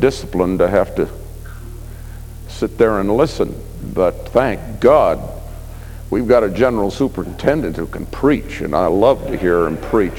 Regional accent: Maine, United States; also born or lived in Halifax, Canada; I was born in Canada, Halifax, Nova Scotia, Canada. It makes me a Haligonian. And I was raised in Maine, where they grow tall pine trees but short crab trees.

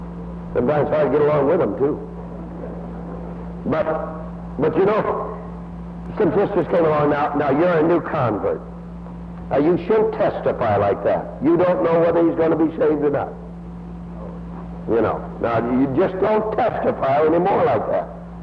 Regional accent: Detroit, Michigan, United States; born there; We got a message from Detroit, Michigan. I was born in Detroit. There are so many Schmidts in Detroit, it's amazing.

